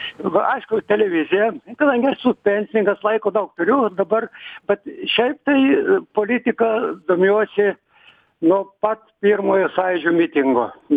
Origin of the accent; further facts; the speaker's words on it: Telšiai County, Lithuania; aš pavažiūdavau į Žemaitiją, aš iš Mažeikių rajono, pavažiūdavau pas mamą